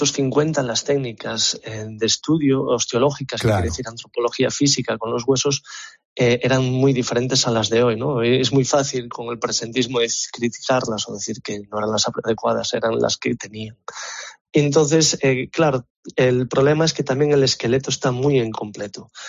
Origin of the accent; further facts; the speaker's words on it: Galicia, Spain; como gallego y también como español, el Camino de Santiago es algo muy importante de nuestra identidad